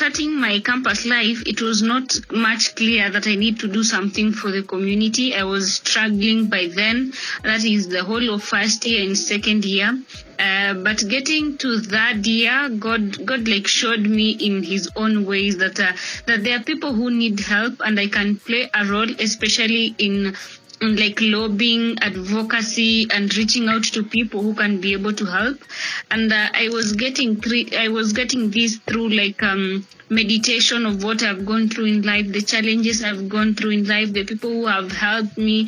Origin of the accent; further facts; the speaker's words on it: Baringo County, Kenya; I come from Baringo County, and I'm the firstborn in a family of three girls.